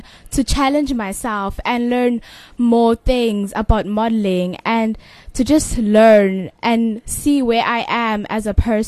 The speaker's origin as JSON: {"language": "English", "town": "Richards Bay", "region": "KwaZulu-Natal", "country": "South Africa", "said": "I come from KZN, Richards Bay. I am a grade 8 and I am in doing law school. I live in Birdswood."}